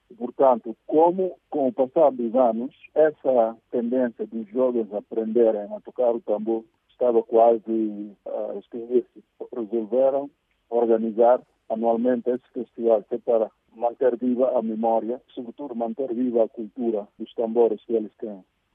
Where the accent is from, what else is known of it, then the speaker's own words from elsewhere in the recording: Guinea-Bissau; Nós dissemos assim, somos da Guiné Bissau. Estamos aqui para participar no festival pela primeira vez.